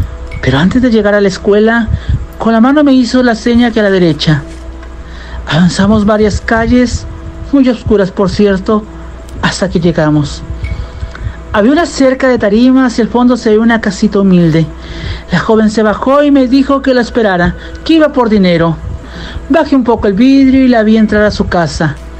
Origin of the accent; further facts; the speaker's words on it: Tamuín, San Luis Potosí, Mexico; Esta es una más de las historias de mi pueblo, Tamuín, San Luis Potosí.